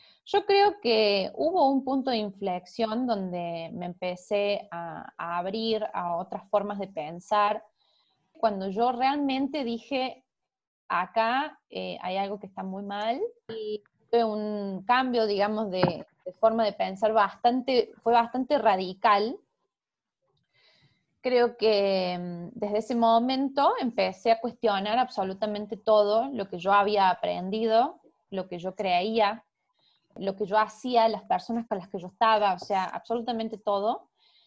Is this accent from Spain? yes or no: no; Argentina; born there; Bueno, yo nací en Argentina.